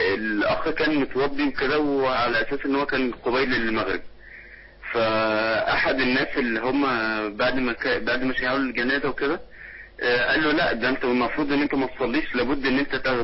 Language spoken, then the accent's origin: Arabic; Aswan, Aswan Governorate, Egypt